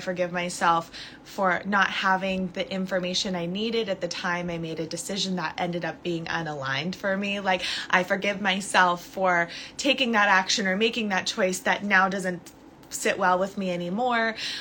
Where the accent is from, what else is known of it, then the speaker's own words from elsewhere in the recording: California, United States; There's so much California here. Hello, hello, my home state.